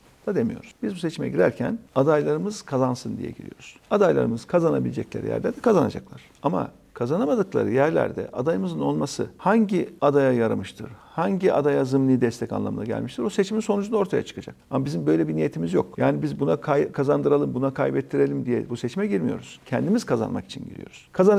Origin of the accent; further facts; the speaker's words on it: Ankara, Turkey; Ben Ankaralıyım, Ankara'da yaşıyorum.